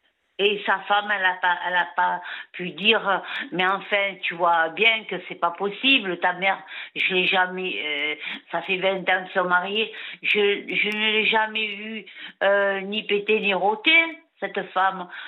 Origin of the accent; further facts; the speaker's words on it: France; Nous, on est français, nous.